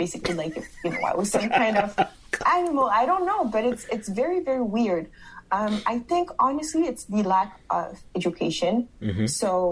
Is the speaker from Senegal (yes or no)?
yes; Senegal; oh, I'm from Senegal, but why are you so light?